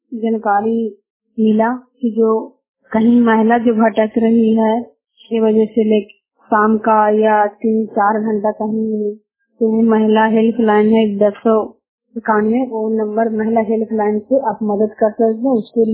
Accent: Chandigarh, India; चंडीगढ़ के रहने वाली हूँ। आज मैं चंडीगढ़ में हूँ

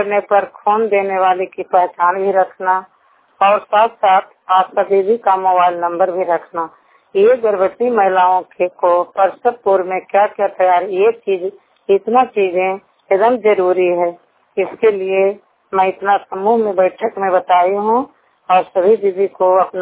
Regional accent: Hilsa, Bihar, India; मैं हिलसा प्रखंड की निवासी हूँ

